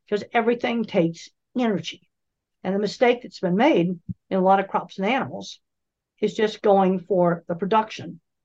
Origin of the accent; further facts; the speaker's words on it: Boston, Massachusetts, United States; I grew up in Boston, Massachusetts area